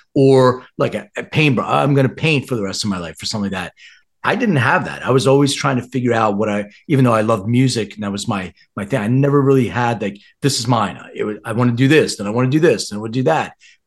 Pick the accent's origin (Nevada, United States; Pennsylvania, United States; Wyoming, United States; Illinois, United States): Pennsylvania, United States; Philadelphia; but the whole trajectory of growing up in Philly and, you know, dealing with that, I actually did some work in Boston.